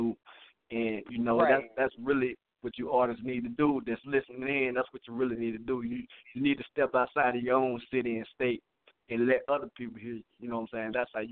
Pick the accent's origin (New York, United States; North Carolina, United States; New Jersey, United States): North Carolina, United States; Charlotte; I'm from Charlotte.